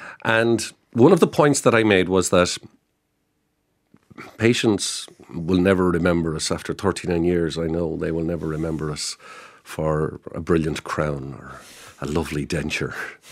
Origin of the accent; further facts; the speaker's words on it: Cullohill, Leinster, Ireland; where I grew up in Cullohill in County Laois